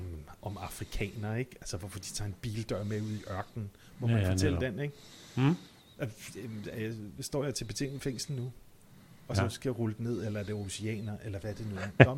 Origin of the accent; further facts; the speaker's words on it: West Jutland, Denmark; Fordi jeg er fra Vestjylland